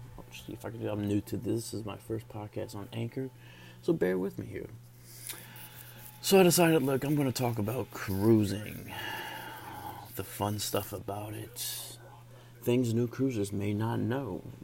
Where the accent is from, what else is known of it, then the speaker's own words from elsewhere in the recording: Louisiana, United States; I'm from Southern Louisiana, all the way at the bottom.